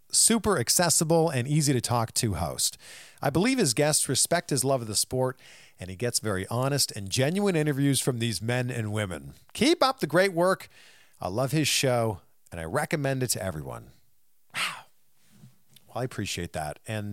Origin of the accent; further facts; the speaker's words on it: Canada; Or like I'm from Canada.